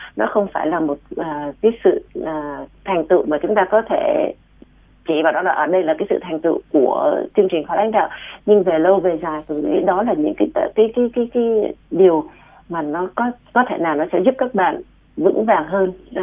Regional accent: Australia; Và mình là người Úc gốc Việt là coi như cái đó là một cái điều tốt

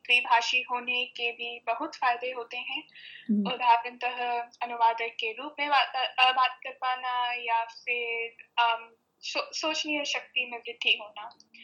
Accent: Punjab, India; accent: Punjabi; Hindi is a second language; और चूंकि मैं एक पंजाबी परिवार से हूँ, मेरी हिंदी के उच्चारण में पंजाबी सुनाई देती थी

